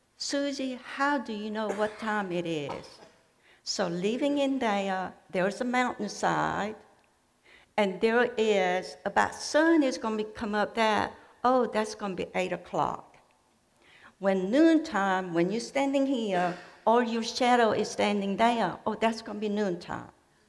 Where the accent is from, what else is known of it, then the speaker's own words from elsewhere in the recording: South Korea; English is a second language; So growing up in Korea, we never went out to the eat restaurant. And there's a poverty.